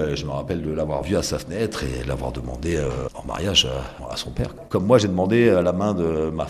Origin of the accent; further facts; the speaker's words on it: Hauts-de-France, France; peut-être parce que je suis picard